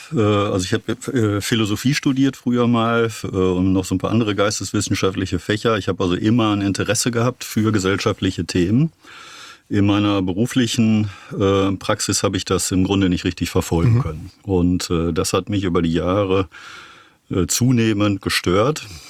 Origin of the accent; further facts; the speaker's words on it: Detmold, North Rhine-Westphalia, Germany; Ich lebe in Detmold, ich komme da tatsächlich auch her.